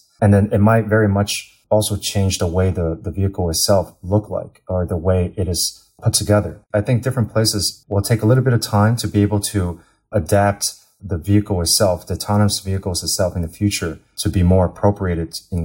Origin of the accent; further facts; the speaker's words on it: United States; moved away as an adult; now in China; I've been living in China now for almost 4 years. This is my fourth year. But, you know, I grew up in the States my entire life.